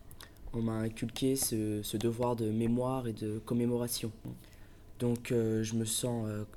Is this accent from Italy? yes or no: no; France; Et car en tant que Français, il est de mon devoir de ne pas oublier ceux qui sont battus pour notre liberté.